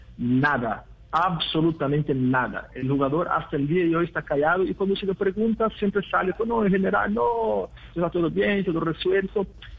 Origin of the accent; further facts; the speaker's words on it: Brazil; Buenas tardes, yo soy brasileño.